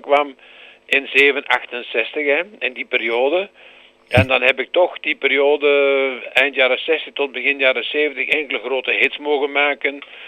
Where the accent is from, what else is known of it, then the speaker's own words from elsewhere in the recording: Retie, Antwerp, Belgium; now in Oud-Turnhout, Belgium; Ik ben een echte Kempenaar. Ja. In hart en ziel. Ik ben afkomstig van geboorte van Reti op het Looiend. En ik woon al 47 jaar nu in Autunnoot, hier vlakbij de Liereman.